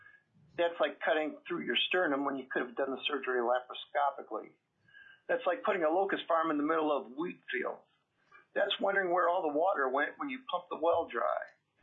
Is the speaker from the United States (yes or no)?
yes; Homer, Alaska, United States; I am from Homer, Alaska.